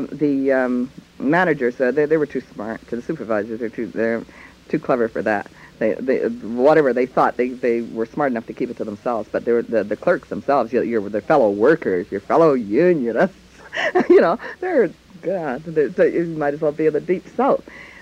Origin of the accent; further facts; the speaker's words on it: Calgary, Alberta, Canada; In Calgary, I grew up in Calgary, spent most of my childhood there, and then I went to high school out here.